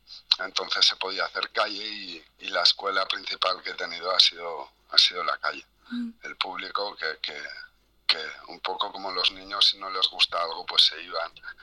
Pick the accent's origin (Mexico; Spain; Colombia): Spain; Pamplona, Navarre; Yo soy de Pamplona y allí, pues, en fiestas yo no tenía dinero.